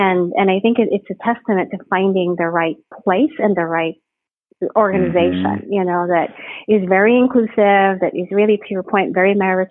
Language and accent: English; Philippines; now in United States; And of course, for me and my husband, we grew up in the Philippines. So, you know, I'm not as used to the humidity as he is